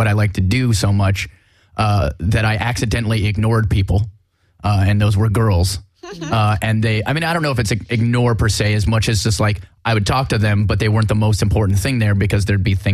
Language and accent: English; Albuquerque, New Mexico, United States; Oh, I'm from Albuquerque, New Mexico.